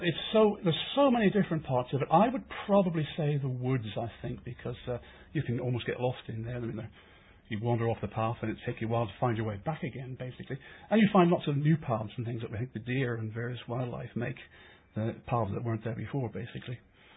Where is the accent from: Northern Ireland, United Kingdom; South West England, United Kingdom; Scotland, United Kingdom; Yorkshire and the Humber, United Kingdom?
Northern Ireland, United Kingdom; Belfast; moved away; Well, I'm actually Irish. I come from Belfast, actually. But, funnily enough, most people automatically diagnose my accent as being West Country, which... until I moved here 10 years ago, 12 years ago